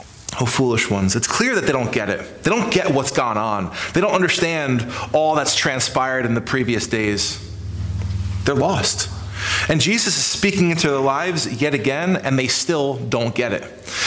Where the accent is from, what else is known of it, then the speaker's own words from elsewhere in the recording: New Hampshire, United States; And as good New Hampshireites, I'm not sure how many people were born and raised in New Hampshire here, but our motto is live free or die.